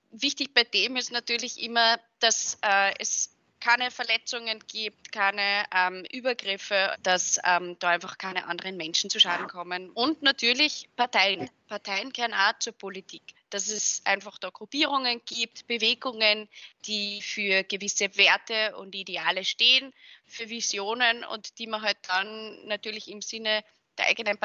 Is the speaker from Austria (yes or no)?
yes; Wels, Upper Austria, Austria; bei mir zu Hause in meiner Heimatstadt, das ist Wels in Oberösterreich.